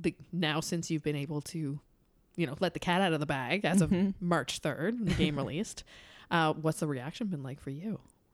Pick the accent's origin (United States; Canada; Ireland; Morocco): Canada; Newfoundland and Labrador; even within Canada, like I'm from Newfoundland, so my dialect is entirely different. Mind you, I've changed it a lot because people never understand me.